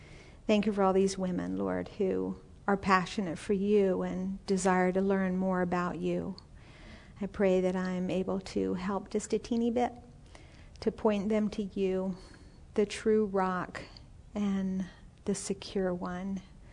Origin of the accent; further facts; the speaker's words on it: Virginia, United States; also born or lived in England; now in Louisville, United States; I was born in England, raised in Northern Virginia, went to college in Philadelphia and studied technical theater.